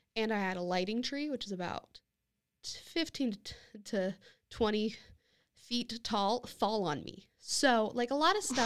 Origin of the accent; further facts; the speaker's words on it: Lincoln, Nebraska, United States; And then go back to my hometown, Lincoln, Nebraska, to work at the Lead Center for Performing Arts